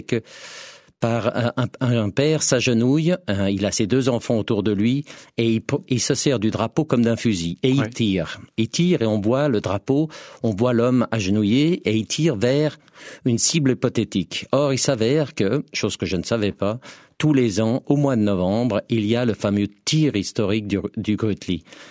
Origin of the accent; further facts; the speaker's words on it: Geneva, Switzerland; Moi, qui partout dans tous mes actes, c'est marqué Genevois, très bien, je suis Genevois, mais j'ai un acte d'origine dans le canton de Berne, où depuis 200 ans, il n'y a pas un seul de personne de ma famille qui n'y vit.